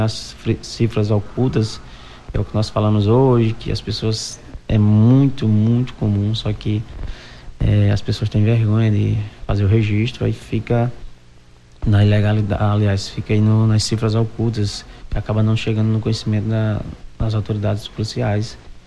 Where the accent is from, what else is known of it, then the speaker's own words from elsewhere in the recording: Rio Grande do Norte, Brazil; now in Acre, Brazil; Sou potiguar e agora acreano, né? Estou aqui há 2 anos, já me sinto em casa.